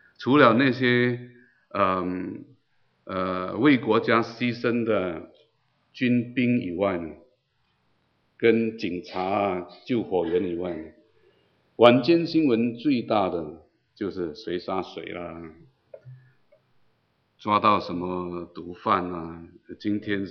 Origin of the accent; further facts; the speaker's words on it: China; 我们中国人叫做改朝换代，对吗？